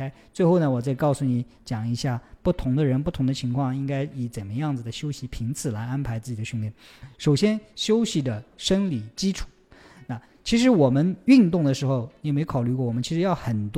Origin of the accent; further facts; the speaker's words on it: Taixing, Jiangsu, China; now in Shanghai, China; 我回了一趟老家，我的老家在江苏泰兴，那我工作的地方在上海。